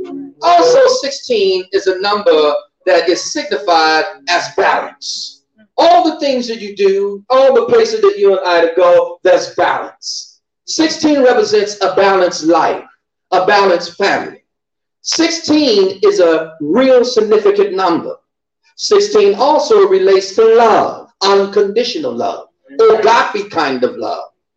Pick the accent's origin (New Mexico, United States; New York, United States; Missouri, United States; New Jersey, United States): Missouri, United States; St. Louis; also born or lived in Hattiesburg, Mississippi; I'm a country boy, by the way, of Hattiesburg, Mississippi. I grew up in St. Louis.